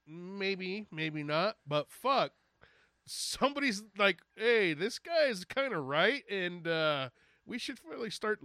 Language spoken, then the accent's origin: English; California, United States; Where am I from? I'm from here, dude. I grew up in California. He goes, you're not from Mexico? No.